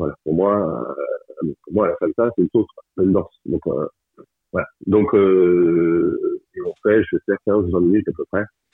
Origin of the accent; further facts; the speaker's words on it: Quimper, Brittany, France; born there; moved away as an adult; also born or lived in Lyon; now in Paris, France; Ouais, je suis un Quimperrois. Enfin, je suis un Quimperrois. Je suis né à Quimper, je n'ai pas vécu beaucoup, mais toute ma famille du côté de ma mère est breton et habite encore en Bretagne. Et moi, je suis parti il y a 30 ans à Lyon, et maintenant à Paris, mais je suis breton.